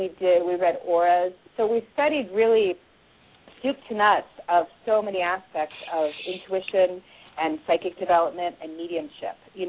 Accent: Seattle, Washington, United States; born there; Oh, thank you so much, Seattle. I was born in Seattle.

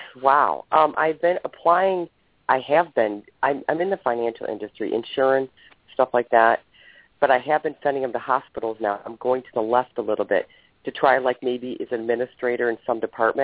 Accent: Ohio, United States; I'm from Ohio.

